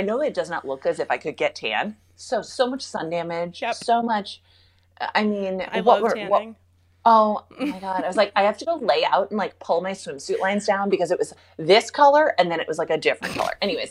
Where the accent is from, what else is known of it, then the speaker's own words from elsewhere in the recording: Minnesota, United States; because I was from Minnesota, so mm-hmm.